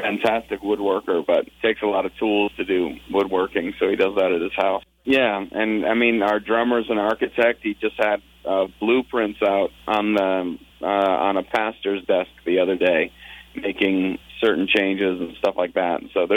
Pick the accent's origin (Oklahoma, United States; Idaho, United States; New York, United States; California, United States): New York, United States; Clifton Park; born there; Obviously, we're from the Northeast. I was born in Albany, actually in Clifton Park.